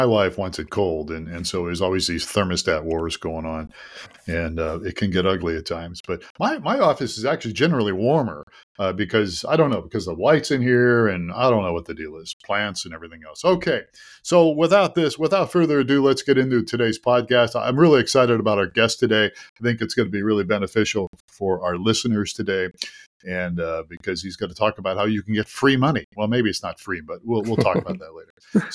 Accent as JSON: {"language": "English", "town": "Youngstown", "region": "Ohio", "country": "United States", "said": "fellow Buckeye. I'm from Youngstown, been to Cleveland many times."}